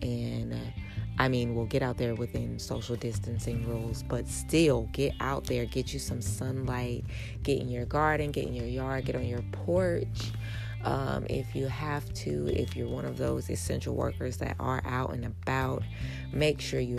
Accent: North Carolina, United States; I'm from North Carolina, so shout outs to the big homie

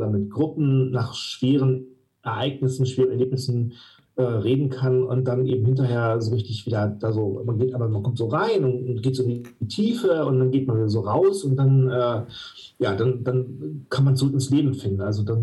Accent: Witten, North Rhine-Westphalia, Germany; moved away as an adult; Ich war in Witten, in meiner alten Heimatstadt Witten, unfassbarerweise. Da bin ich aufgewachsen und habe da gelebt, bis ich 18, 19 war.

